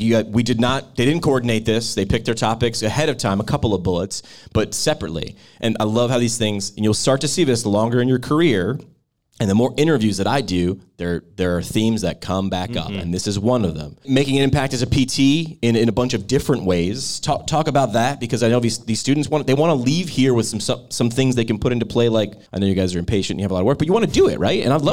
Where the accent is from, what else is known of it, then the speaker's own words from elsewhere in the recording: New York, United States; I'm a New Yorker, so I don't 100% get it